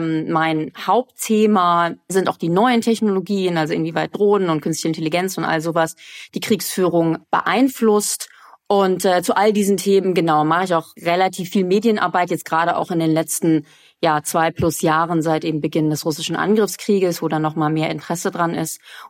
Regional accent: Aachen, North Rhine-Westphalia, Germany; also born or lived in London; now in Paris, France; Also ich habe mir das Moin Moin nur gerade angeeignet, denn ich komme aus Aachen, da sagt man das nicht. Ich schalte mich zu aus Paris, wo ich seit jetzt einem Jahr sitze. Davor war ich in London

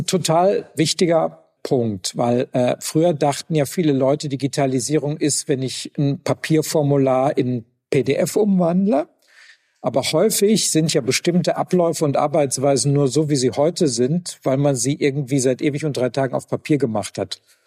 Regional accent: Gelsenkirchen, North Rhine-Westphalia, Germany; bei einer kreisfreien Stadt wie Köln oder meiner Heimatstadt Gelsenkirchen

